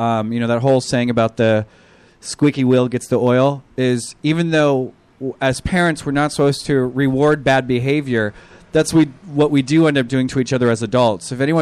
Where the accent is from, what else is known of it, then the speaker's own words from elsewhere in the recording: Anaheim, California, United States; I grew up with it because I'm from Anaheim originally.